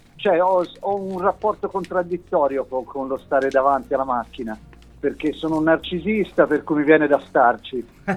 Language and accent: Italian; Tuscany, Italy; In più io sono toscano, da ragazzo ho passato tante nottate molto belle in quel posto lì